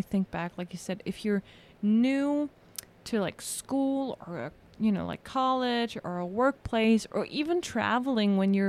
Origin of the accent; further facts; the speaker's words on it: Germany; We start in English and she's like, Austria. And I'm like, hey, I'm from Germany. And then we switched to German immediately.